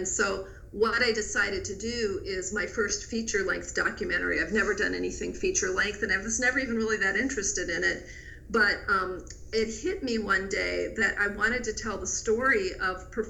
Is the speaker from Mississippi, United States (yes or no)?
no; St. Louis, Missouri, United States; born there; I was born in St. Louis, Missouri.